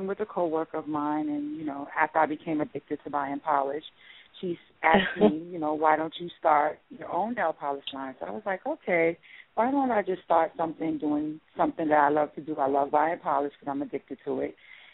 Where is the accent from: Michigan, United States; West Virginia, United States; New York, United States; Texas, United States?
New York, United States; New York City; I was born and raised in New York City.